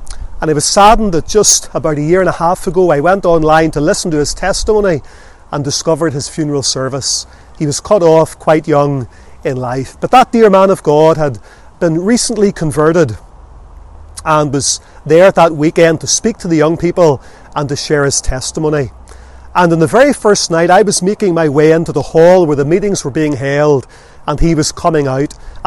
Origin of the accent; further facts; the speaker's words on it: Lisburn, Northern Ireland, United Kingdom; born there; I was born in Lisburn here in 1978 into a very good home.